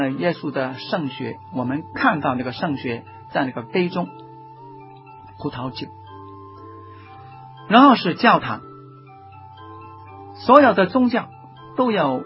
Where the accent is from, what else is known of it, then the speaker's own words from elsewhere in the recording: Guangdong, China; 好像油能够我们广东人也用百花油